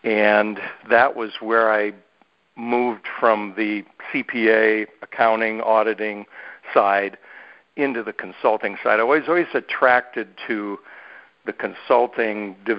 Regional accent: Minnesota, United States; moved away as an adult; I grew up in a small town in southern Minnesota outside of a place called Albert Lea.

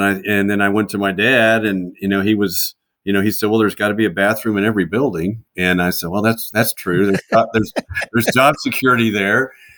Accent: Prairie Village, Kansas, United States; I'm a local product all the way through. I grew up in Prairie Village, Kansas, went to Shawnee Mission East High School.

